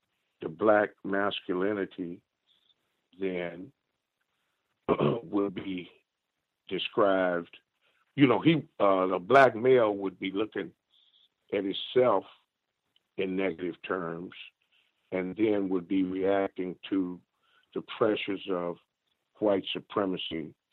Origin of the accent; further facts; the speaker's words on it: Texas, United States; born there; Of course, I was born in Texas.